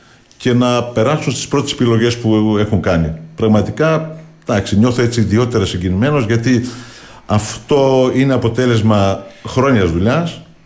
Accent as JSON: {"language": "Greek", "region": "Northern Greece", "country": "Greece", "said": "εμείς που είμαστε λίγο από Βόρειο Ελλάδα."}